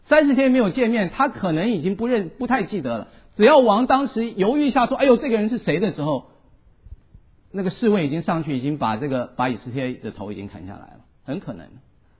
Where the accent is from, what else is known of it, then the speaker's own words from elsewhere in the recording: Taiwan; accent: Taiwanese; 现在你们要以基督的爱忍受我的台湾腔国语。